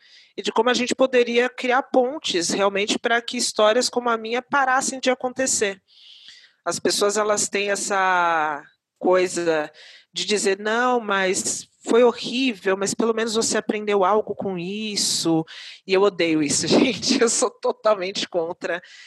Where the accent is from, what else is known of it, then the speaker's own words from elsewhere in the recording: Diadema, São Paulo, Brazil; Eu sou de Diadema, uma cidade aqui próxima a São Paulo, quem é da região metropolitana conhece